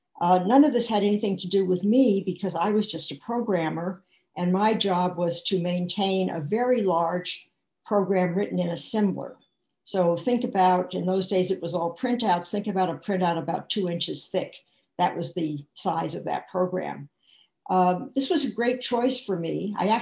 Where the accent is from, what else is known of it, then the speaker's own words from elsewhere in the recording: San Francisco, California, United States; I grew up in San Francisco. I went to Berkeley.